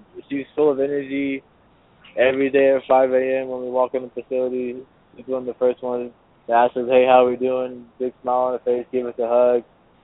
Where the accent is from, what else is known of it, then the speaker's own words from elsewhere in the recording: San Antonio, Texas, United States; born there; now in Dallas, United States; because I was born in San Antonio, so I hope they give me a pass on that.